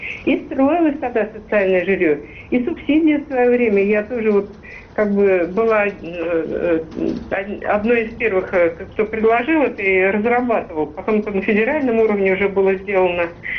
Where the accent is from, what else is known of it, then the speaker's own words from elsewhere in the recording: Moscow, Russia; born there; Я вот, понимаете, это мои родные места. Я в Москве родилась